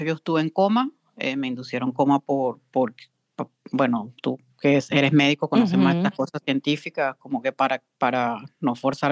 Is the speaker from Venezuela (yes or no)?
yes; Barquisimeto, Lara, Venezuela; also born or lived in Caracas; Yo vivía en Caracas, yo soy de Barquisimeto. Viví en Caracas en esa oportunidad con unas amigas y me fui a estudiar para allá.